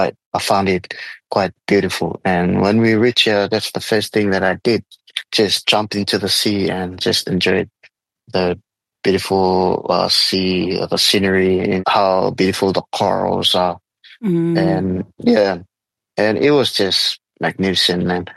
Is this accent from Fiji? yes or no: yes; Fiji; growing up in Fiji, even though it's small, but you know, we grew up surrounded with mountains and in hills.